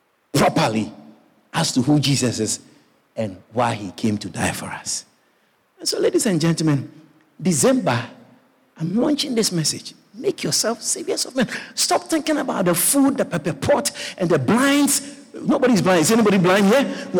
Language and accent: English; Ghana; Marlon here went to where I came from. I come from Ghana, West Africa.